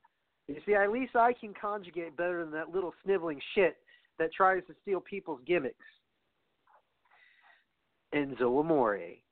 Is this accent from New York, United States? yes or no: yes; Brooklyn, New York, United States; knowing my hometown in Brooklyn